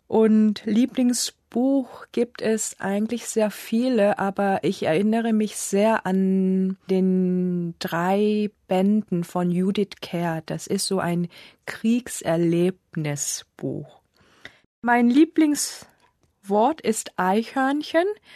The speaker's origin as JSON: {"language": "German", "region": "Seoul", "country": "South Korea", "second_language": "German", "said": "Ich komme aus Korea, aus der Stadt Seoul. Ich bin geboren im Jahr 1974 und arbeite als Deutschlehrerin am Goethe-Institut in Seoul."}